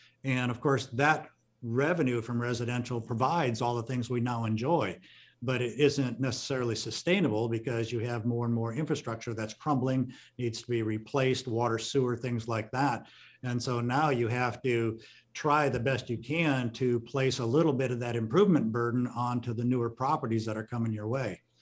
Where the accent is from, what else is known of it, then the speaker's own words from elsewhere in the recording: West Coast, United States; I'm from the West Coast most of my life.